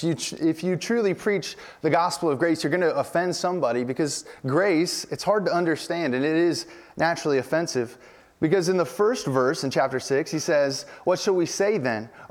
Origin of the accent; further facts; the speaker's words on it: United States; And I love that idea too as an American.